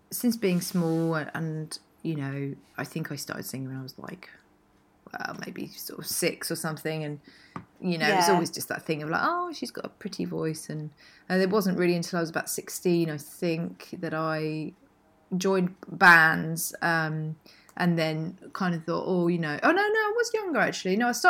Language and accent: English; East Grinstead, South East England, United Kingdom; also born or lived in Cambridge; now in London, United Kingdom; I was born in Cambridge and then moved to, so I was in Cambridge and we moved to further down south to East Grinstead.